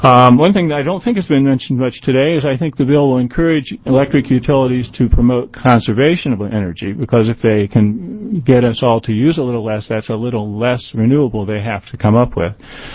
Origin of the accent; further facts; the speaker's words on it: Beaverton, Oregon, United States; I'm a businessman from Beaverton, Oregon.